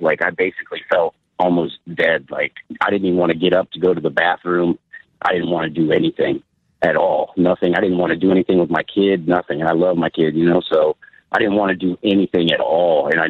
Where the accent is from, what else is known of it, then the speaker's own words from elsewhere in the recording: Manassas, Virginia, United States; I'm from Manassas.